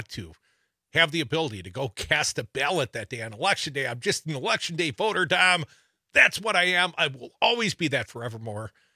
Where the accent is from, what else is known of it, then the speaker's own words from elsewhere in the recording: Madison, Wisconsin, United States; the guy I voted for today is coming to my hometown on Monday. This is new news. Joe Biden coming to Madison, Wisconsin next Monday.